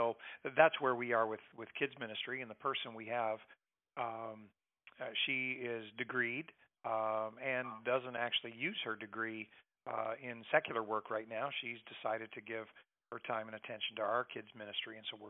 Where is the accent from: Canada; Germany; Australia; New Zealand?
Canada; Fredericton, New Brunswick; I grew up in Fredericton. I didn't grow up in this church, but Fredericton's home to me.